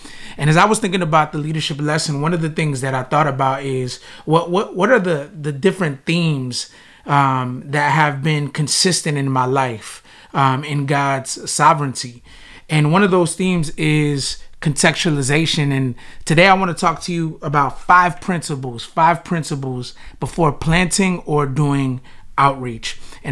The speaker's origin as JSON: {"language": "English", "region": "Florida", "country": "United States", "tie": "born or raised there", "also_born_or_lived": "Chicago", "said": "My wife and I, we moved 2 years ago from Chicago to plant this church. We actually parachuted in. I knew about this community because I actually grew up in South Florida, and I always knew that that neighborhood was the Latino hub"}